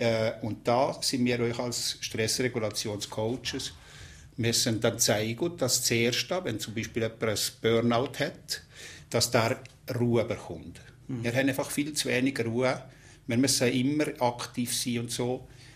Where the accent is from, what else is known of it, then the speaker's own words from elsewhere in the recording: Valais, Switzerland; Ja, ich vermisse das Wallis schon. Also das Wallis ist schon meine Heimat und da fühle ich mich euch geerdet und daheim.